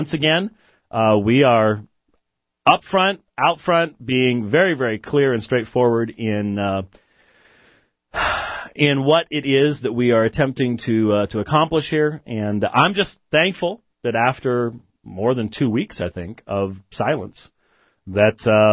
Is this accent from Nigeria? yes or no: no; Scotland, United Kingdom; I am Scottish